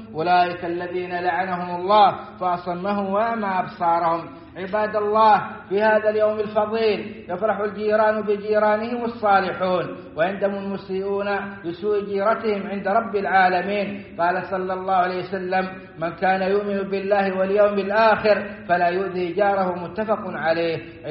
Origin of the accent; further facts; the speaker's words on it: Saudi Arabia; وأدم على بلادنا السعودية أمنها وإيمانها ومقدساتها وقيادتها والخيرات في أرجائها